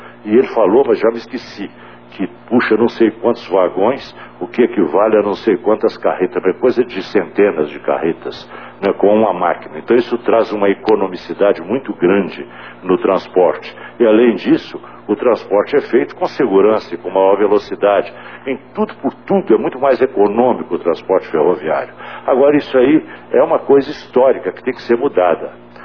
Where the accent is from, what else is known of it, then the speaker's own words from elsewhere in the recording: Patos, Minas Gerais, Brazil; Eu sou mineiro, também de Patos, ainda que não tivesse nascido aqui.